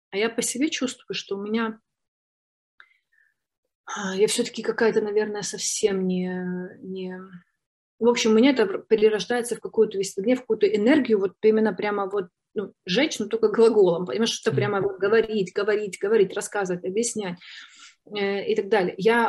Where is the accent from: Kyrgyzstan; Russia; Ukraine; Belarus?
Ukraine; потому что я же из Украины.